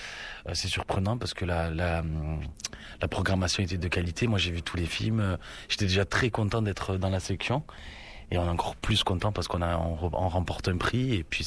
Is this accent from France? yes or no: yes; Avignon, Provence-Alpes-Côte d'Azur, France; Moi, je suis originaire d'Avignon.